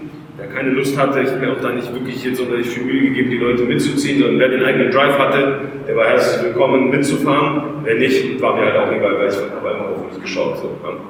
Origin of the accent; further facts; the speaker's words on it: Balingen, Baden-Württemberg, Germany; wir kommen hier aus Balingen, du aus Albstadt, aber das ist eine sehr ländliche Region